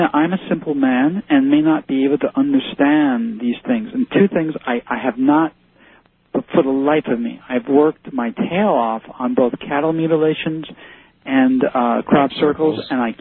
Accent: Hackensack, New Jersey, United States; born there; Okay, I was born in Hackensack.

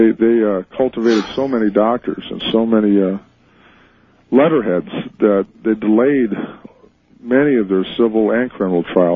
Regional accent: Sacramento, California, United States; born there; I was born in Sacramento, California, as far as what my birth certificate says.

